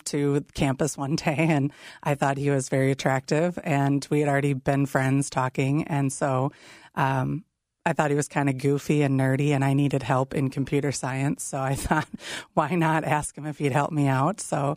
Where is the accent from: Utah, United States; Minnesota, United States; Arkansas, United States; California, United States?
Minnesota, United States; Shakopee; also born or lived in Burnsville; Well, I am Minnesota born and raised. I grew up in Shakopee, Minnesota, moving to Burnsville and graduating from Burnsville Senior High School.